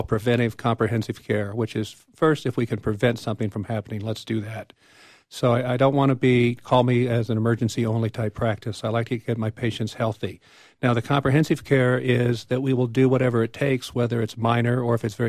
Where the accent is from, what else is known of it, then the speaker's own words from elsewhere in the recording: Durango, Colorado, United States; I grew up in Durango.